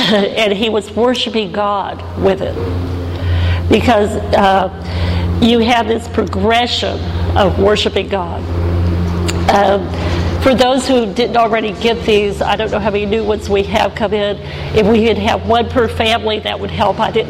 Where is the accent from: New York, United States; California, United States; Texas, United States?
Texas, United States; Lubbock; excuse me, and I'm fighting a little thing today. So, I'm from Lubbock, Texas, and met my husband in Israel